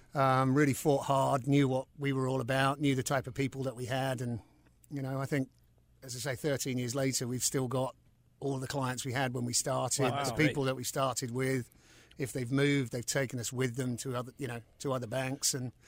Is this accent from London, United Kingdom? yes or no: yes; London, United Kingdom; moved away as an adult; growing up in London, it was very glamorous to look at TV and, you know, film or movies